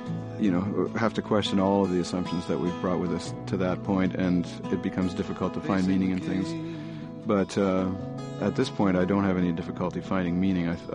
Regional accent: Canada; it's part of being Canadian

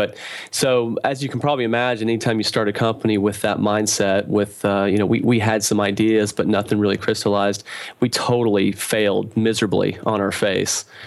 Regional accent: Knoxville, Tennessee, United States; I'm from Knoxville, Tennessee. You know, there aren't hedge fund managers running around in Knoxville, Tennessee.

